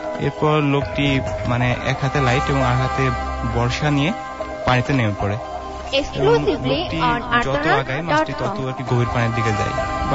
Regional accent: Jessore, Khulna Division, Bangladesh; now in Faridpur, Bangladesh; আমি আসছি ফরিদপুর থেকে, আমার হোম ডিস্ট্রিক্ট হলো যশোর।

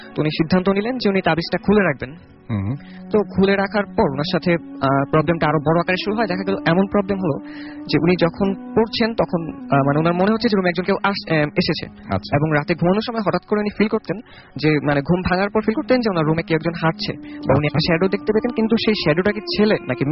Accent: Dhaka, Dhaka Division, Bangladesh; আমি এসেছি নিকুঞ্জ তুই ঢাকা থেকে।

